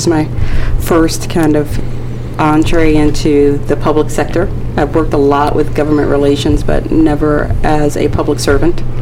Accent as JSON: {"language": "English", "town": "St. Petersburg", "region": "Florida", "country": "United States", "tie": "born or raised there", "said": "I was born and raised right here in St. Pete. I'm the fifth generation of my family to call the city home."}